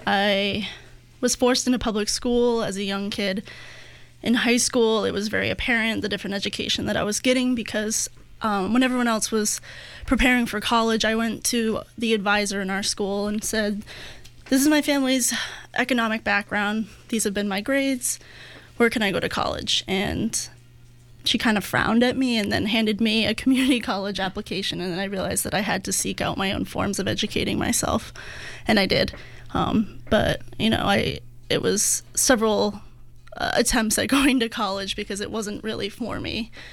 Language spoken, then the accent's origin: English; East Coast, United States; moved away as an adult; I'm actually from the East Coast, and I moved to the West Coast about 2 years ago and to the Portland area in August.